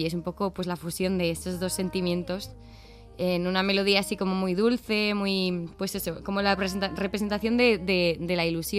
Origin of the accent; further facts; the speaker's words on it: Trintxerpe, Basque Country, Spain; yo empecé de pequeña bueno, yo soy de Trincherpe y empecé allí en la música escola